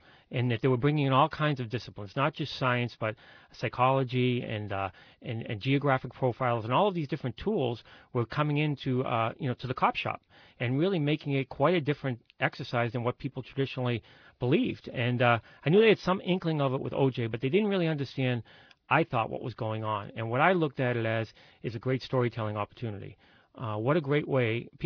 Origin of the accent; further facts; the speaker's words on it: Boston, Massachusetts, United States; I started taking Latin in the 7th grade at Boston Latin School. I grew up in Boston.